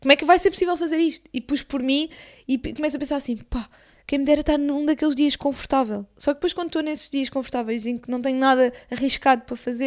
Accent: Torres Vedras, Lisbon, Portugal; a minha terra, não é? Foi onde eu nasci, é aqui que eu tenho as minhas memórias todas. Isto é a minha casa, eu sinto que Torres Vedras é a minha casa

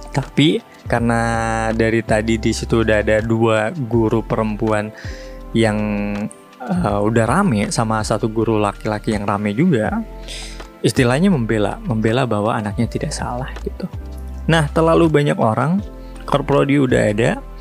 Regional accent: Purwakarta, West Java, Indonesia; saya orang Purwakarta, jauh dari sini

